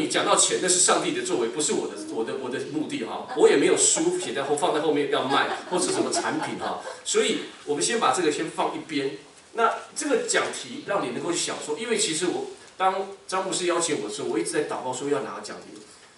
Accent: Taiwan; 所以我记得我小时候，因为我父亲是个军人，所以我是在眷村里面长大的。我们从国内到台湾来

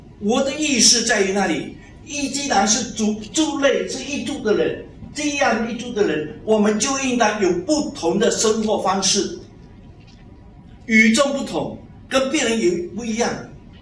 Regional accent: Fuzhou, Fujian, China; 我们福州人哈，我们福州人吃的跟人家有一些一套一些菜啊，什么东西都很特别的。

